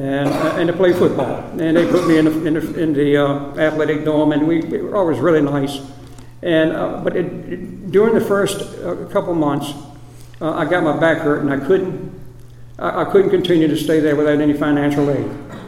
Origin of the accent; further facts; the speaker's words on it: Greenville, North Carolina, United States; You know, I come from East Carolina, from Greenville. I go back home after that year.